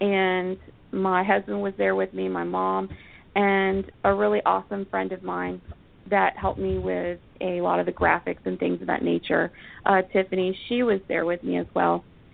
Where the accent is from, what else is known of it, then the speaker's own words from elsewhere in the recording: Florida, United States; And being that I'm from Florida, and I always, every year, went to the Orlando show, no matter where I lived, I would always fly down to the Orlando show.